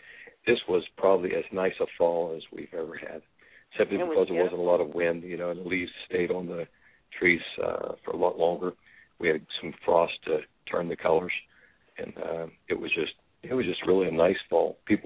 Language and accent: English; Pennsylvania, United States; now in Morgantown, United States; Well, wow, I've only actually resided here probably for the last 4 or 5 years. But I was raised in Pennsylvania down the road, probably about 10 miles away.